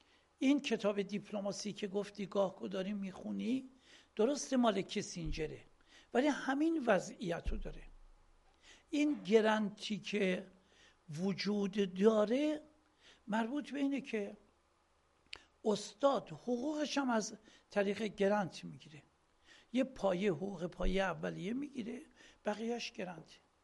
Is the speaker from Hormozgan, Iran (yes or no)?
no; Mashhad, Razavi Khorasan, Iran; یه من مشهدیم،